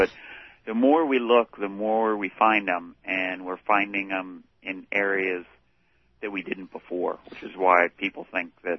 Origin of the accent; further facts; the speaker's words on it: California, United States; I grew up in California, so you'd always go harvest mussels and make great stews and everything like that.